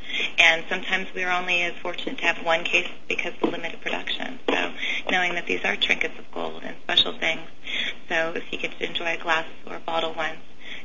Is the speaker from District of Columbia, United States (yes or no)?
no; Petaluma, California, United States; Petaluma is my hometown.